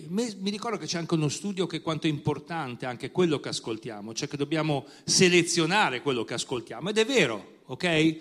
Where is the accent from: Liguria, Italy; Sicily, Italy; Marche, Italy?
Liguria, Italy; Lavagna; noi veniamo dalla Liguria, Lavagna, che è una città in provincia di Genova, sulla costa